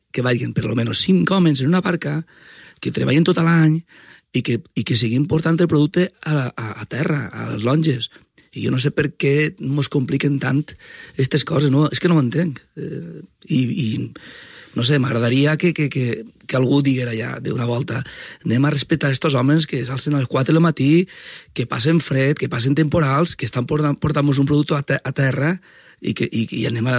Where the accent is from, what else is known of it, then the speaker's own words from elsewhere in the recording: Calp, Valencian Community, Spain; del meu poble de Cal